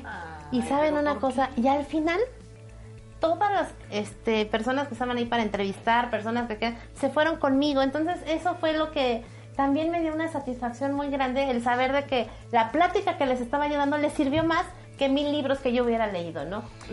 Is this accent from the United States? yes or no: no; Mexico; yo soy mexicana, pero pues mi ascendencia es libanesa